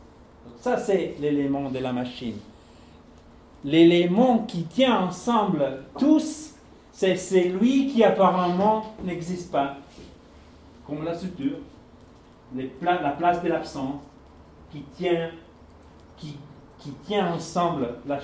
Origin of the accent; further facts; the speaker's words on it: Italy; French is a second language; parce que je suis italien, donc européen, donc relaxé